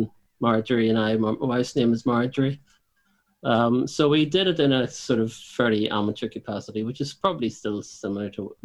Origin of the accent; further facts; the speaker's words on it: Portadown, Northern Ireland, United Kingdom; moved away as an adult; I'm from Portadown in County Armagh, so that's where I grew up. My wife grew up there as well. And yeah, we left in our 20s. But we're Northern Irish through and through, I guess.